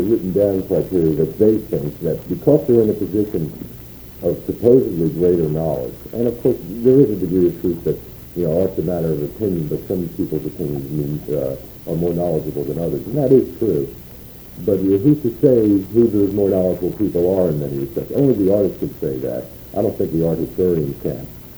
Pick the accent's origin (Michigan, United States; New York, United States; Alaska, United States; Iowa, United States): New York, United States; Brooklyn; I grew up in Brooklyn, New York, and a lot of artists have come out of Brooklyn